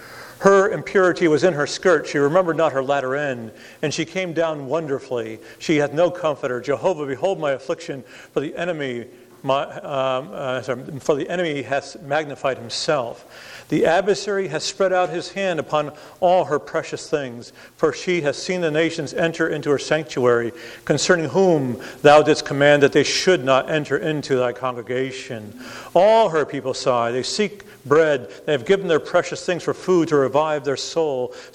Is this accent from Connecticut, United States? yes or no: yes; Connecticut, United States; now in Tennessee, United States; Some of you know we're from Tennessee and originally from Connecticut, but now we're moving to Tallahassee area.